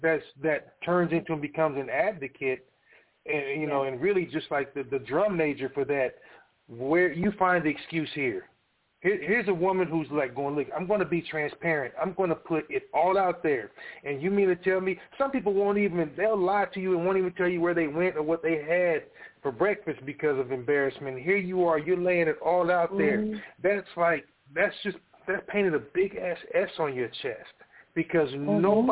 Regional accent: Kansas City, United States; Because let's face facts, we're all from Kansas City. Like, we're family.

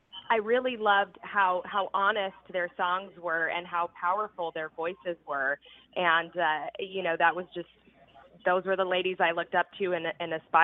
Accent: California, United States; now in Nashville, United States; But the thing I love about Nashville is that you know, different from growing up in Southern California, is you really get the true seasons out here.

